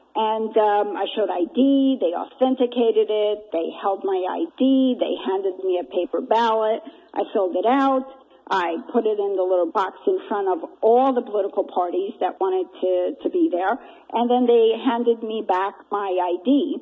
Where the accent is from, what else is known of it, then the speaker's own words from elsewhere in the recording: United States; now in Portugal; I have dual citizenship. And although I don't agree with dual citizenship, I'm an American, but those are the EU rules, so I abide by the rules when I'm in Portugal.